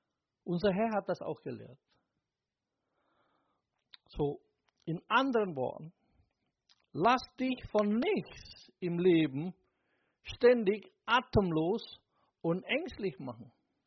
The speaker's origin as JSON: {"language": "German", "country": "Germany", "said": "Diese Gedanken, was wir als Deutsche natürlich sehr gut kennen."}